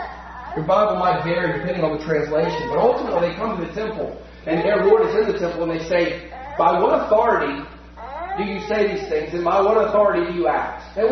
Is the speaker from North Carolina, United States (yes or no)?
yes; North Carolina, United States; Now, I'm from North Carolina. This is South Carolina. Okay? South Carolina. But I'm from North Carolina.